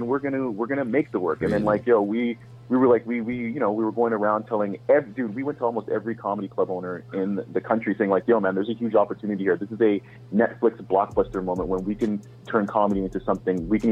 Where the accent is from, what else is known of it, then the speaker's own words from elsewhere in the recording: Montreal, Quebec, Canada; So, being from Montreal, being from Canada, you gotta hustle hard, but especially being an English-speaking Black person from Montreal, the hustle has got to be, you know, as strong as you could, like Jedi strength